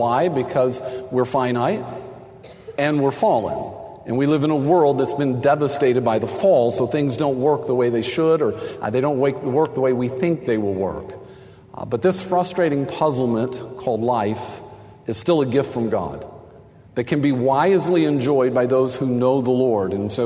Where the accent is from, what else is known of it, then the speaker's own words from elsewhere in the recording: Texas, United States; I was very sad last night over the game, but that's because I grew up in Texas